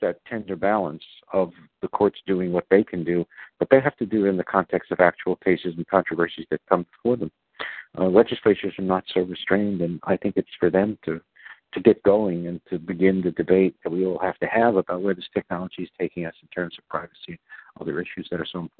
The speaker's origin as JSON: {"language": "English", "region": "Virginia", "country": "United States", "tie": "born or raised there", "said": "So, for example, in my home state of Virginia, recently the legislature looked to the question"}